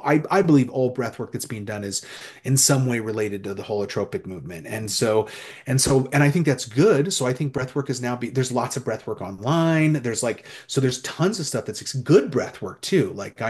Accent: Oregon, United States; I grew up in Eastern Oregon. There's nothing out there, you know

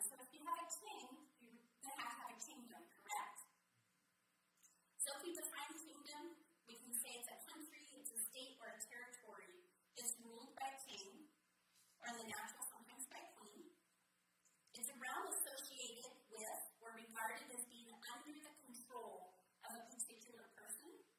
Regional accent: United States; And I don't know about you, growing up in America, you know, kings, kingdoms, the most I've seen it is on Hallmark shows.

